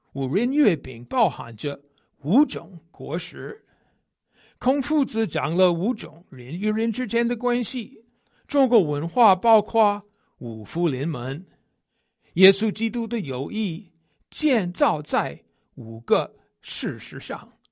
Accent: United States; Chinese is a second language; 因为我是个美国人，所以我比较喜欢吃甜点

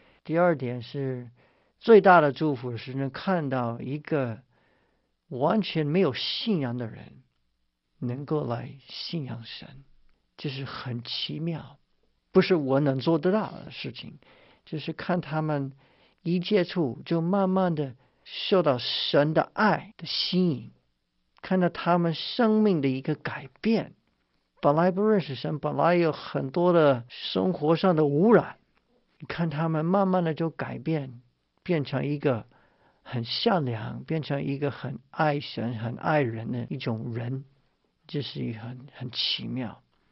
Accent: United States; Chinese is a second language; 你看我是老美，他们是老中，能够有这种分享是很了不起

